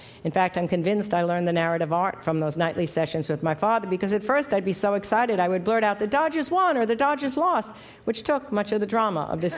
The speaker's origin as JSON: {"language": "English", "town": "Rockville Centre", "region": "New York", "country": "United States", "tie": "born or raised there", "said": "came to my hometown of Rockville Center, Long Island"}